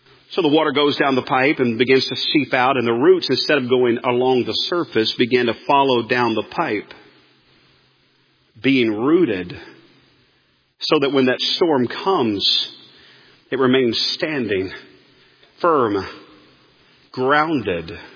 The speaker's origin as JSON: {"language": "English", "region": "North Carolina", "country": "United States", "tie": "born or raised there", "said": "Here in Florida, where I was raised in North Carolina, we have grass."}